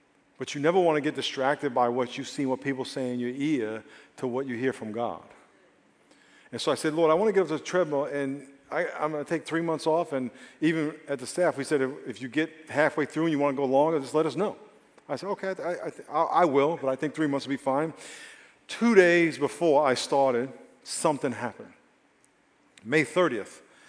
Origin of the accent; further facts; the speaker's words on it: New York, United States; Now, I grew up in New York, and I understand white smoke comes out of your mouth when it's cold. And in New York, we have what we call the hawk.